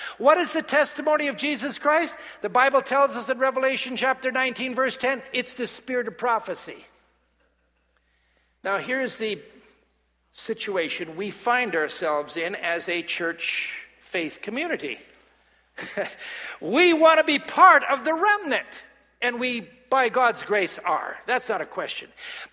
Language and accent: English; British Columbia, Canada; it's been shared that I come from the Okanagan. My parents have an apple orchard.